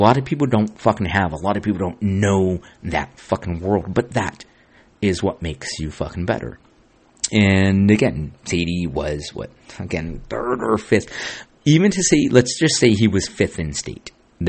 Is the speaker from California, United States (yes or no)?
yes; Santa Ana, California, United States; And I'm proud of Santa Ana. Like, I grew up born and raised in Santa Ana.